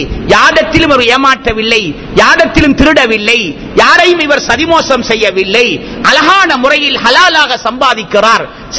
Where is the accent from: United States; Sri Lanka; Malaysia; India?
Sri Lanka; நாங்களும் இலங்கையர்கள் என்கிற எடுத்துக்காட்டத்தான் நாங்களும் என்ன செய்கிறோம்?